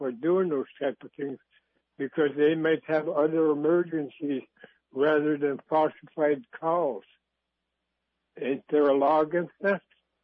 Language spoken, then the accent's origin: English; Bethel, United States; I'm from Bethel.